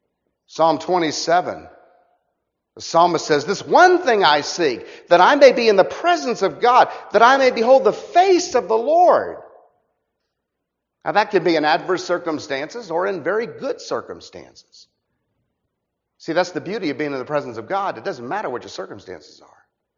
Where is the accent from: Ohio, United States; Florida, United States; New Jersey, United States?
Florida, United States; Orlando; also born or lived in Miami; You know, I'm from Orlando all my life. I was born in Miami, but raised in Orlando all the way through college.